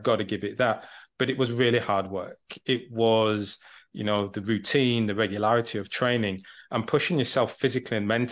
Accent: Leeds, Yorkshire and the Humber, United Kingdom; I'm a Leeds boy. So I was born and bred in Leeds

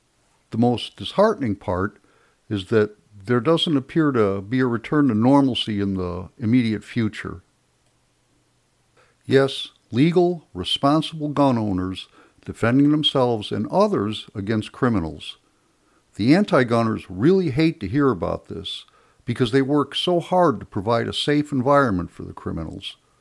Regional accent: South Carolina, United States; Here in my home state of South Carolina, permitless carry was signed into law March 7th of this year.

